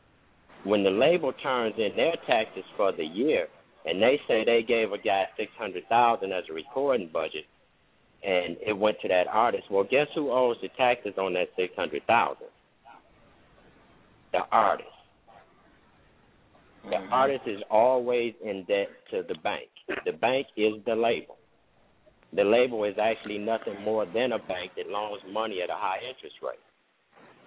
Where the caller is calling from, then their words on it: Detroit, Michigan, United States; I'm calling in from Detroit, Michigan.